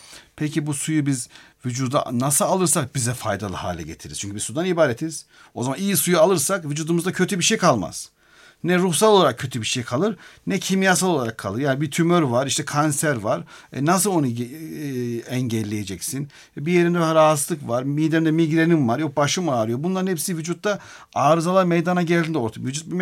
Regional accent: Black Sea Region, Turkey; Mesela ben Karadenizliyim. O yaylalara su inanılmaz güzel.

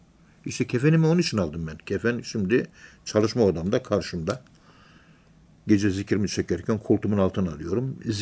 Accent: Ankara, Turkey; Kayabaşı Mahallesi, Derince Sokağı, 18 numaralı evde doğmuşum ben. Adresim bu, Ankara'nın yerlisiyim. 18 numaralı evden yandaki 16 numaralı eve taşındık.

